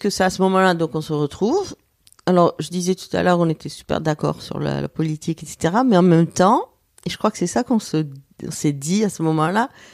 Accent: Marseille, Provence-Alpes-Côte d'Azur, France; Donc moi, je viens de Marseille.

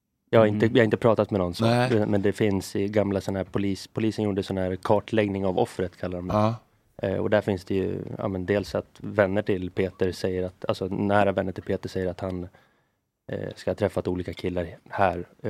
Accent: Västerås, Västmanland County, Sweden; Jag är från Västerås.

